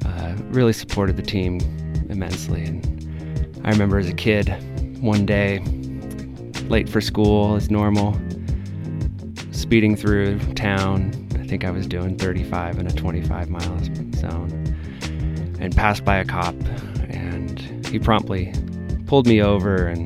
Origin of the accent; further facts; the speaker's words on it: Oregon, United States; Growing up in Southern Oregon, I played football for the Ashland Grizzlies